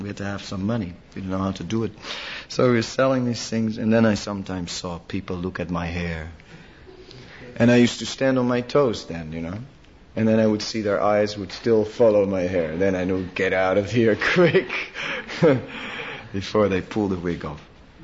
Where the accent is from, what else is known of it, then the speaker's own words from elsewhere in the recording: Netherlands; I'm from Holland.